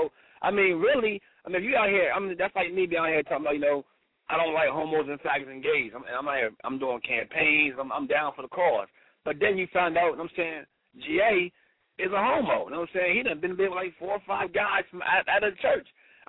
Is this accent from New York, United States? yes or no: yes; Brooklyn, New York, United States; I'm from Brooklyn, so I mean, I feel you.